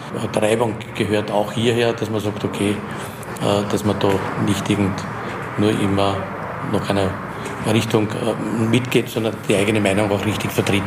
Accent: Lower Austria, Austria; born there; Ich bin ein Waldviertler eigentlich, ich bin im Waldviertel geboren

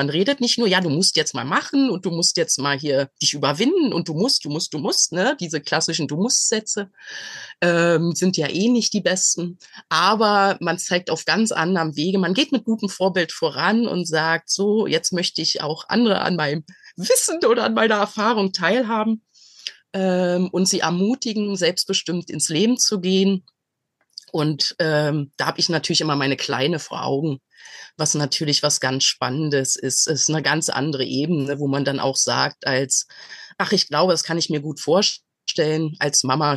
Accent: Berlin, Germany; Ich bin gebürtige Berlinerin. Als die Mauer gefallen ist, war ich noch in der Grundschule, auch im Ostteil der Stadt.

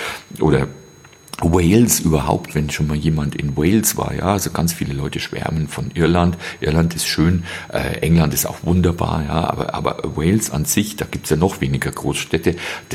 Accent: Selb, Bavaria, Germany; so runterschau von Lengenau so runter auf meine Heimatstadt Selb und dann hier das Fichtelgebirge

